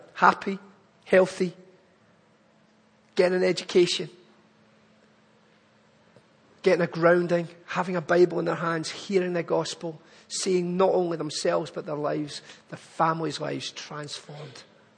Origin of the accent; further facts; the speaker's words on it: Glasgow, Scotland, United Kingdom; I'm not from Chichester. I'm not even from England. I am from Glasgow. I was born in Glasgow, brought up in Glasgow. The accent, believe it or not, has changed a lot, but maybe not to your ear, but if I go home, I sound quite posh.